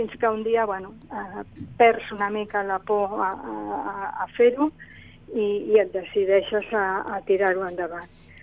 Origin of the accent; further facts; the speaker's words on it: Barcelona, Catalonia, Spain; Soc de Barcelona, i vaig néixer a Barcelona.